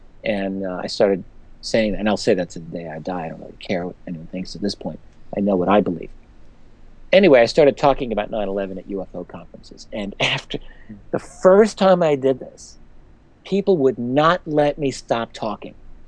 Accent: New York City, New York, United States; But I'm from New York City. My father worked at the World Trade Center.

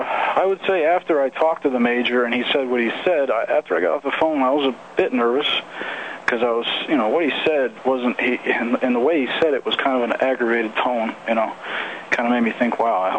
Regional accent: United States; I'm an American citizen, I'm a taxpayer.

